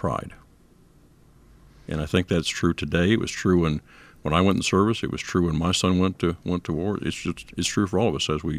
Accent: Florida, United States; Grew up in Florida, and my father was a bombardier in World War II

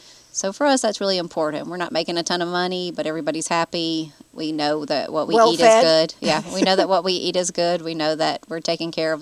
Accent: Sumter, South Carolina, United States; And I'm from Sumter, so we looked around Sumter some, and Manning and Santee, and then up this way

